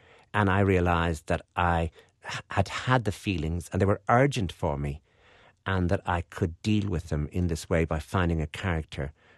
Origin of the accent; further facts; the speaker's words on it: Wexford, Leinster, Ireland; When I was 8, in the June of 1963, to see John F. Kennedy coming back to Wexford, and we're from Wexford